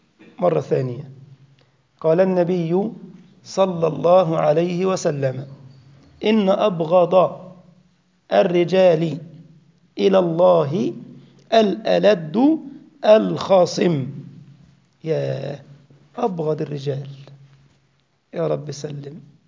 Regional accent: Egypt; زي عندنا في مصر يقول لك المية تكدب الغطاس

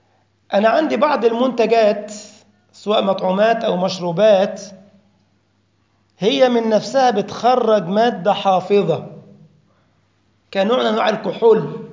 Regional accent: Egypt; انت عندك اسمه جاتو، واحنا عندنا في مصر جاتو.

